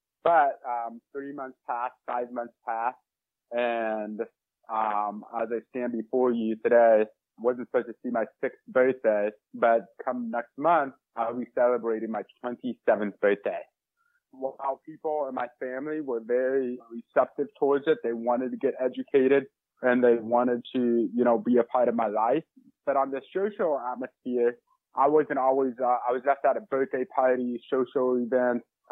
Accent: St. Louis, Missouri, United States; I'm from St. Louis, Missouri.

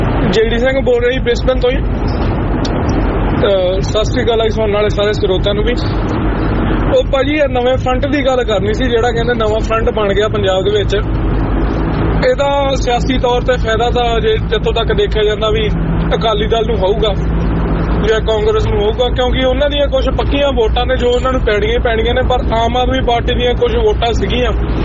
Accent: Sabuwal, Punjab, India; ਮੈਂ ਦੁਆਬੇ ਤੋਂ ਬਿਲੋਂਗ ਕਰਦਾ ਮੈਂ ਪਿੰਡ ਸਾਬੂ ਵਾਲਾ ਜੀ ਮੇਰਾ ਲੋਹੀਆਂ ਖਾਸ ਦੇ ਨਾਲ ਜ਼ਿਲ੍ਹਾ ਜਲੰਧਰ ਪੈਂਦਾ ਜੀ

